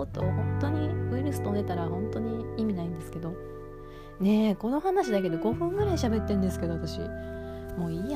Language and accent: Japanese; Kitami, Hokkaido, Japan; お店の人も北見から来ましたって言ったらすごいお話ししてくれて